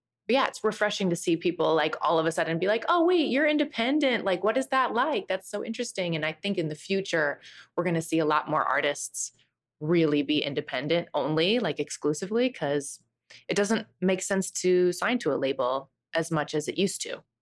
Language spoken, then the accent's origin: English; Nebraska, United States; He's from Maine. I'm from Nebraska. It's like, what are we doing in Boston?